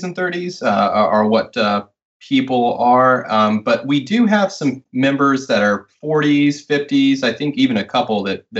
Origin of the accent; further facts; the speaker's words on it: the South, United States; I grew up in the South, and so I always knew a bit about HBD